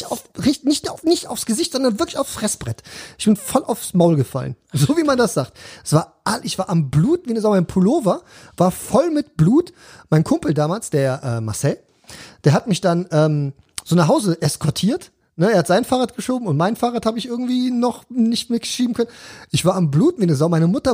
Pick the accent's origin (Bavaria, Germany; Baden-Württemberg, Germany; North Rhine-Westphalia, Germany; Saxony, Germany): North Rhine-Westphalia, Germany; Cologne; da wo ich aufgewachsen bin, im kritischen Brennpunkt Kölns.